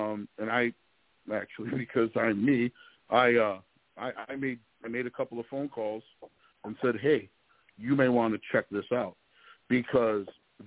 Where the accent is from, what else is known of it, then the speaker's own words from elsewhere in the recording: Detroit, Michigan, United States; I'm from the Detroit area, you know, grew up here, you know, ended up in South Carolina, did a few things. I'm back here. I love my area.